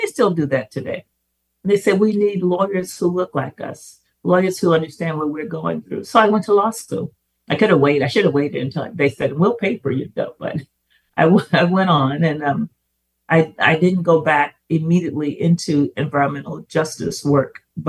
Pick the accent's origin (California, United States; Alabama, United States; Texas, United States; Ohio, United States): Alabama, United States; Mobile; When I grew up in Mobile